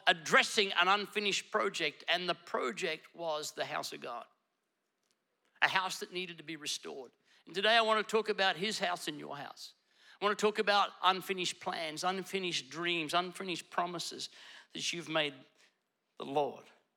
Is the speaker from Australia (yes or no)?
yes; Ipswich, Queensland, Australia; I grew up in Ipswich. And if you know Queensland, Ipswich is kind of where all the bogans hang out.